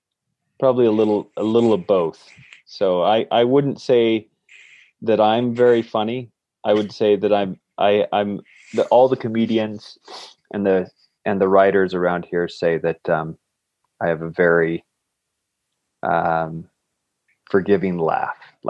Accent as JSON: {"language": "English", "region": "Idaho", "country": "United States", "tie": "born or raised there", "said": "I was born in Idaho, grew up working on farms, and grew up poor by American standards."}